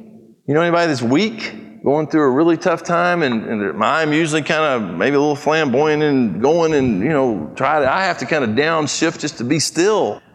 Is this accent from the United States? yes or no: no; Brazil; I grew up in Brazil. And one of the funniest things about living in Brazil and being an American, and there I was the outsider.